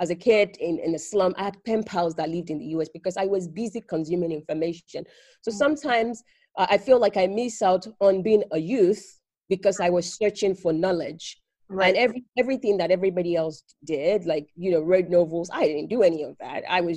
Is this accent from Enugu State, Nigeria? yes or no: no; Ibadan, Oyo, Nigeria; English is a second language; moved away as an adult; also born or lived in Finland; I'm Nigerian, born and raised. I was born in Ibadan, Oyo State, Nigeria. That's where I went to school. I mean, like high school.